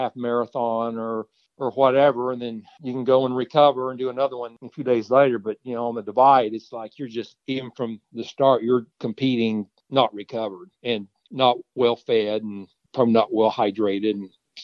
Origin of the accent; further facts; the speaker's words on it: Kansas, United States; I'm from Kansas.